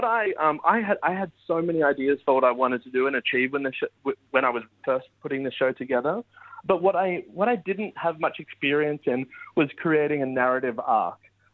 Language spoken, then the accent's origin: English; Melbourne, Victoria, Australia; I always say that I'm from Melbourne, but I'm spiritually from Perth.